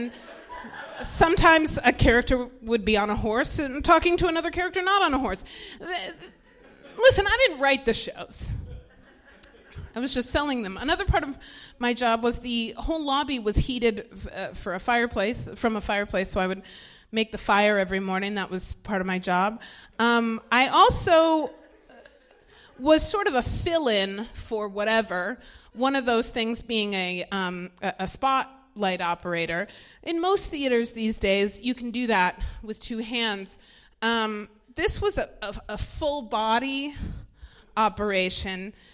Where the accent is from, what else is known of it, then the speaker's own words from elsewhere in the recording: Colorado, United States; I mean, I'm from Colorado.